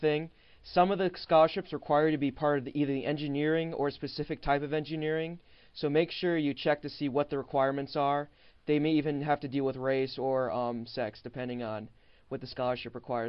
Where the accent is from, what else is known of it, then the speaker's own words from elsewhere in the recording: Cleveland, Ohio, United States; I'm originally from Cleveland, so I know the Ohio area quite well.